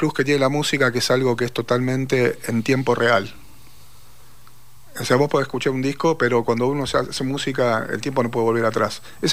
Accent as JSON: {"language": "Spanish", "town": "Mar del Plata", "region": "Buenos Aires Province", "country": "Argentina", "said": "pues yo soy de Mar del Plata"}